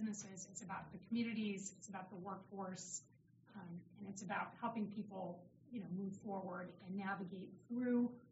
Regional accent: Wilmington, United States; And I know I'm from Wilmington, and we saw the same thing.

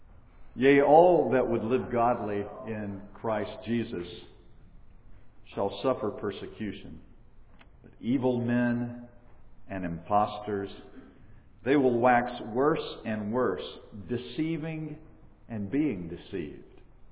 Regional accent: Dothan, Alabama, United States; I was born in Dothan, Alabama. And I spent the first 12 years of my life living on Moat Street.

